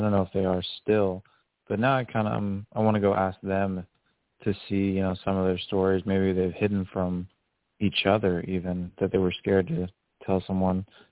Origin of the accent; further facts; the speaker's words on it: Oregon, United States; I mean, they we're all from Oregon, too.